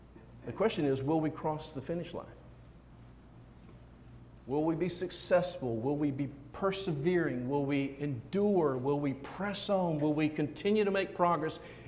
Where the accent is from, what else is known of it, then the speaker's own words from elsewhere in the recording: Deep South, United States; I'd heard the gospel all my life, growing up in the Deep South.